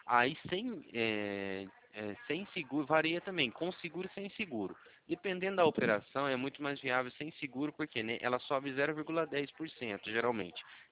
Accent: Cornélio Procópio, Paraná, Brazil; Eu sou do Paraná, tá? Eu sou de Cornélio Procópio, não sei se você já ouviu falar.

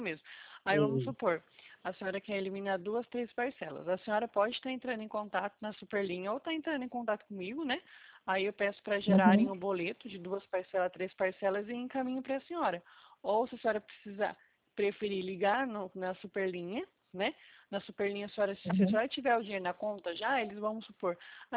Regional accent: Presidente Prudente, São Paulo, Brazil; Eu sou aqui do estado de São Paulo, Presidente Prudente.

